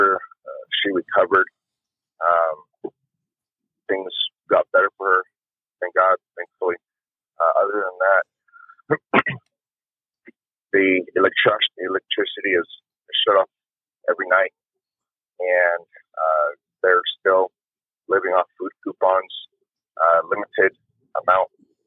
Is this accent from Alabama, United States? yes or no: no; Fort Worth, Texas, United States; I'd like to remain anonymous, but I'm from Fort Worth, Texas, as well. I have family out in Cuba